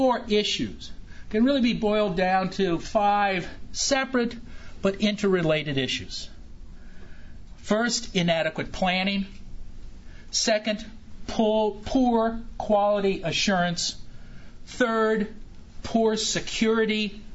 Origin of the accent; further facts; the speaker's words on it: Ohio, United States; now in Washington, United States; Now, I've been in Washington for 30-some years, but I came from Ohio, and maybe I keep this Midwestern approach to issues